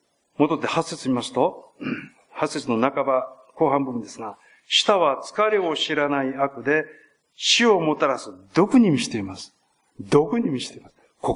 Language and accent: Japanese; Osaka, Japan; accent: Osaka dialect; now in Kobe, Japan; 私この10年前にこの教会に来た時に大阪から来ましたから、何やってはりますかとかね、あれ大阪弁はよく出たんです。